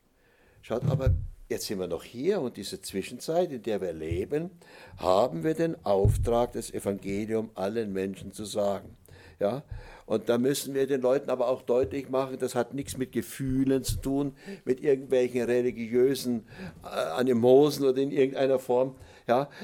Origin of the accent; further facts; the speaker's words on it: Oberammergau, Bavaria, Germany; ich bin in den Oberammergau geboren und aufgewachsen, da sagte man Grüß Gott.